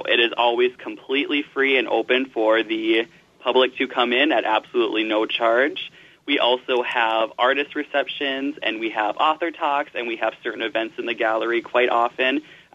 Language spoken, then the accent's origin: English; Barnesville, Minnesota, United States; Well, I grew up in Barnesville, Minnesota, so not too far from Wahpeton.